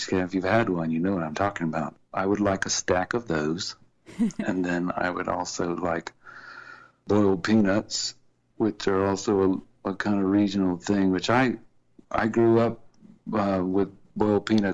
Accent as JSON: {"language": "English", "town": "Columbia", "region": "South Carolina", "country": "United States", "tie": "born or raised there", "said": "we grew up together in Columbia, South Carolina"}